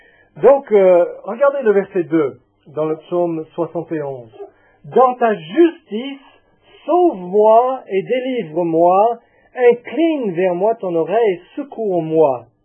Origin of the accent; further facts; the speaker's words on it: France; Maintenant, en tant que Français, nous avons du problème à comprendre